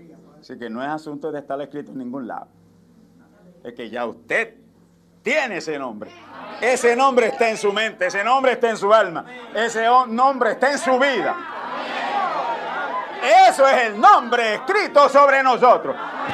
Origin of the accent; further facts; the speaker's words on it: Gurabo, Puerto Rico; born there; Mire, yo nací en Gurabo. Si yo viviera en Gurabo, me llamaban gurabeño.